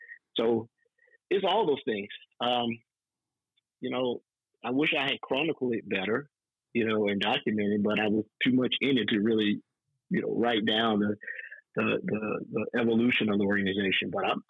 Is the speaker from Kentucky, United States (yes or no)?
no; Atlanta, Georgia, United States; Yes, I am. Grady baby. Now, man, I am born and raised in Atlanta.